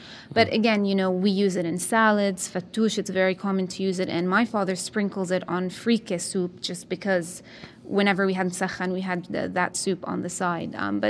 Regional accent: Jerusalem, Jerusalem District, Israel; I grew up in Jerusalem, and there it's a melting pot.

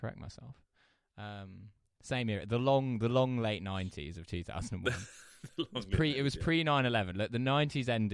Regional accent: East of England, United Kingdom; I grew up in Essex, and I feel like to me Essex is like the heartland of garage.

